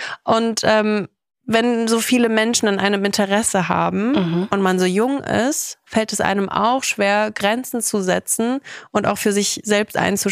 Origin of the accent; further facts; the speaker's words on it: Kaiserslautern, Rhineland-Palatinate, Germany; Ich komme übrigens aus Kaiserslautern, wow.